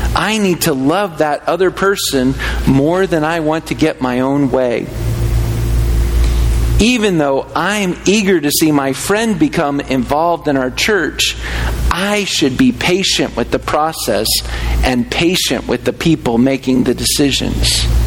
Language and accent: English; the South, United States; Okay, I grew up in a Baptist church. Most of you did as well because we're from the South.